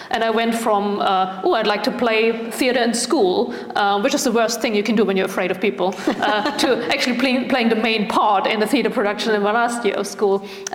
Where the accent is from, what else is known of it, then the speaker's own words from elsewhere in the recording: Germany; So I grew up in Germany, but grew up in a Christian family.